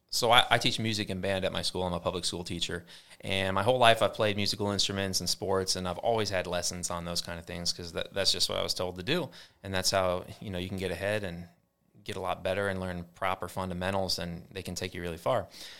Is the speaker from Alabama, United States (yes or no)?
no; Toledo, Ohio, United States; So I'm 38. … from Toledo, Ohio